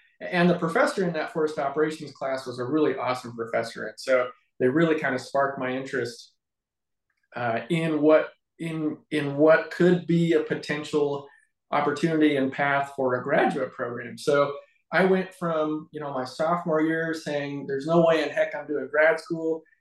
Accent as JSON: {"language": "English", "region": "Oregon", "country": "United States", "said": "So I am from Western Oregon."}